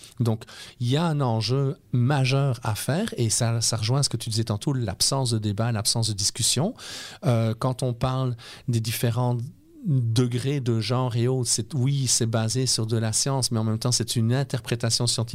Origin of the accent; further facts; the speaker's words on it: Liège, Wallonia, Belgium; now in Canada; je suis néo-québécois, mais je suis quoi? Quelque part? Je suis belge, je suis originaire de Liège